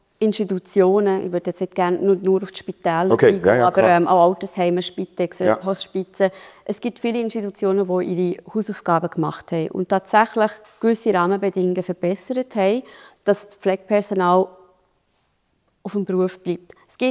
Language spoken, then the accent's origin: German; Solothurn, Switzerland; im Kanton Solothurn, wo ich herkomme, haben wir einen Gesamtarbeitsvertrag über den ganzen Kanton.